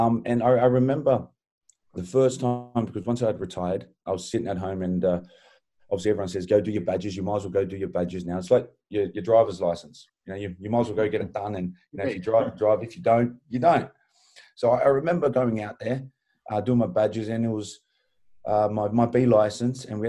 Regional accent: Wales, United Kingdom; And I was from Wales.

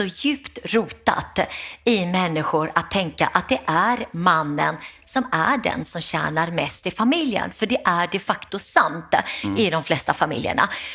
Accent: Gothenburg, Västra Götaland County, Sweden; efter en lång resa hamnade vi i Göteborg, miljonprogrammet Gammels Göteborg, arbetarkvarter Västra Frölunda. Och där växte jag upp. Jag hade 8 syskon, mormor och farmor som bodde hemma hos oss.

